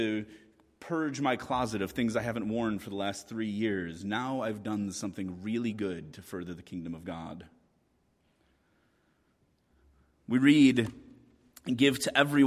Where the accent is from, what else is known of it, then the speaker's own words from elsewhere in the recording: Chicago, Illinois, United States; now in Washington, United States; I grew up in Chicago. In Chicago, when somebody wants to curse you, they just curse you.